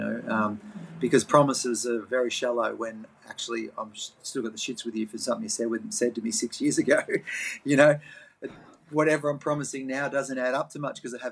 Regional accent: Melbourne, Victoria, Australia; born there; I was born in Melbourne. For non-Australians, that's right down the bottom southeast of Australia. So that's the cold spot.

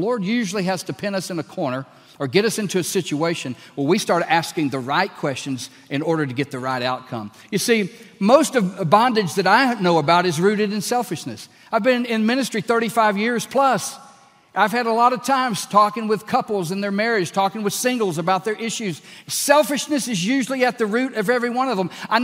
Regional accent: Texas, United States; I am a Texan.

